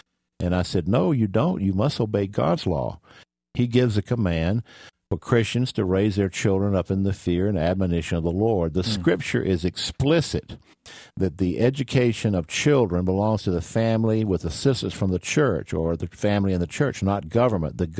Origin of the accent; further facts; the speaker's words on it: South Carolina, United States; And I'm from South Carolina